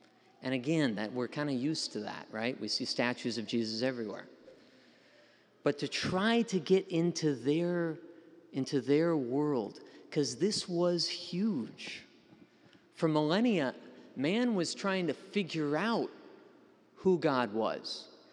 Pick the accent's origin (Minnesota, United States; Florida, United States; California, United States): Minnesota, United States; also born or lived in Bismarck, United States; This was my home parish when I lived in Bismarck. I'm from Minnesota, but I came out here to work after college, and I came to the cathedral.